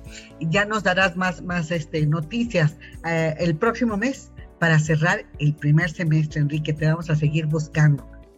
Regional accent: Mexico; muchos de los que están estimando y que somos mexicanos y que apreciamos el tener un patrimonio

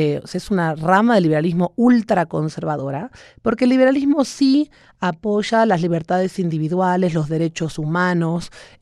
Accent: Argentina; now in Mexico; como mencionaste y se nota por mi acento, me preocupa porque esto sucede en mi país de origen. Soy argentina de origen, aunque estoy naturalizada mexicana.

